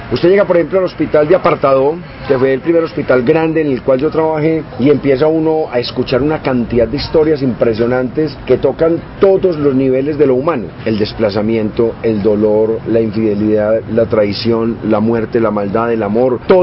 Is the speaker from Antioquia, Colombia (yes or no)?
yes; Medellín, Antioquia, Colombia; Yo soy producto de un barrio de clase media, específicamente Belén